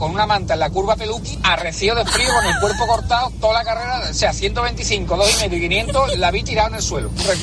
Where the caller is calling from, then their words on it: Seville, Andalusia, Spain; Yo soy de Sevilla